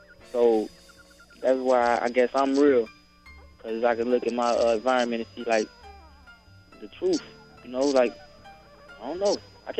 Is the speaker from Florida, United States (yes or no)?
no; Chicago, Illinois, United States; from Chicago, age 16, and I love music, sports, basketball, really.